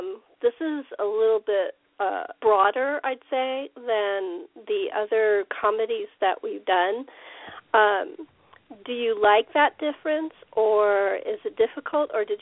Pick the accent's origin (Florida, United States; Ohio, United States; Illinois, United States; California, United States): California, United States; I'm a Californian, born, bred, lived other places in the country, which got mixed into my accent.